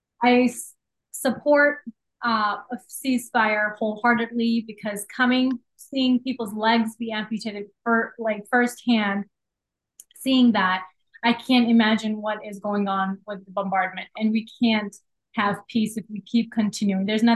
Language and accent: English; Oakbrook Terrace, Illinois, United States; also born or lived in Pakistan; So I grew up in Oak Park Terrace my entire life. I was born in Pakistan.